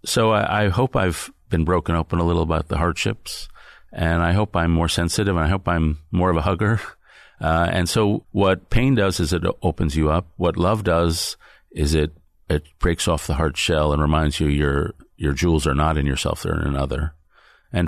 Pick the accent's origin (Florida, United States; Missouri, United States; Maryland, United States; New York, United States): New York, United States; New York City; Yeah, my parents were, I guess you would say, mostly secular Jews. We grew up near Greenwich Village.